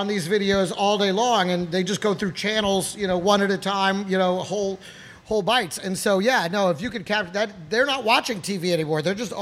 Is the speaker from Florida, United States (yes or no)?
no; Dallas, Texas, United States; August 23rd, I'll be back in Dallas, my hometown.